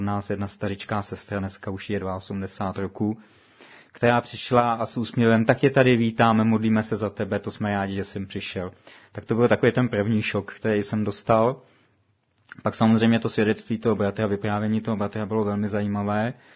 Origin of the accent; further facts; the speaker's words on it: Prague, Czechia; a původem jsem z Prahy.